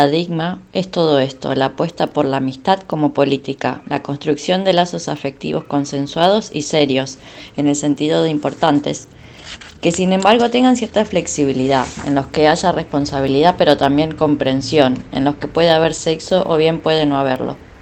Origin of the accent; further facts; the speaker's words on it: Rosario, Santa Fe, Argentina; soy de Rosario, Argentina.